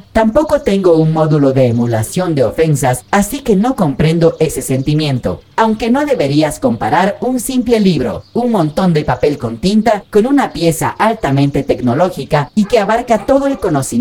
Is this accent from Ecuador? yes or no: yes; Ecuador; Yo soy made in Ecuador.